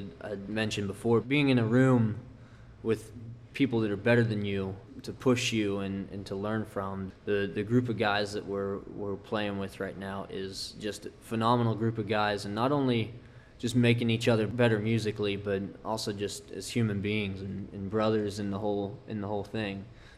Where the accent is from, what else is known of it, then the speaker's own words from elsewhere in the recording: Cincinnati, Ohio, United States; I'm from the east side of Cincinnati. I grew up in Claremont County and went to Claremont Northeastern High School.